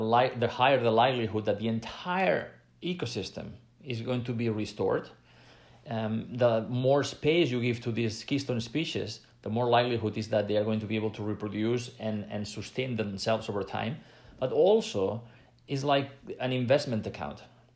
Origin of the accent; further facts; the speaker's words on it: Catalonia, Spain; English is a second language; You know, I come from Catalonia in Spain